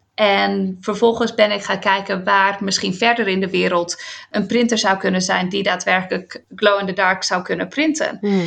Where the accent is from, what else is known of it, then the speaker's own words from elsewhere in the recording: Netherlands; als een typische Nederlander, ben ik nog steeds iedere dag aan het fietsen.